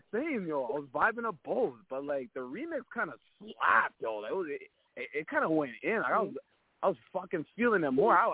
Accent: Toronto, Ontario, Canada; also born or lived in Zimbabwe; Now, as far as where I come from, I originated from a country called Zimbabwe, Africa. It's way, way, way in the central part of the world. But then I grew up in Toronto.

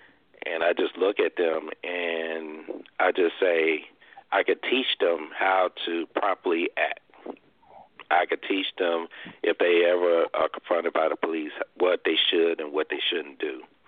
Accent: Arkansas, United States; I always go back to this one faithful light in my hometown in Arkansas where I was getting off of work

